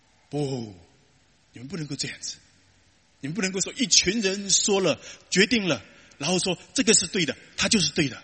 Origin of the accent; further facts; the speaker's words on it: China; 那是我们中国人马上就会说，是非之心又值几两钱呢？